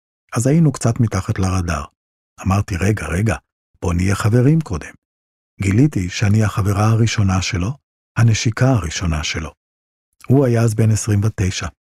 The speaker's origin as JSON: {"language": "Hebrew", "town": "Jerusalem", "region": "Jerusalem District", "country": "Israel", "tie": "born or raised there", "also_born_or_lived": "Brazil / Venezuela / Modiin", "said": "ואני נולדתי כשהיו בשליחות בברזיל. כשחזרנו לארץ, אחרי עוד שליחות בוונצואלה, גרנו בירושלים. וכשהייתי בת 12, עברנו לבית דו-משפחתי במודיעין."}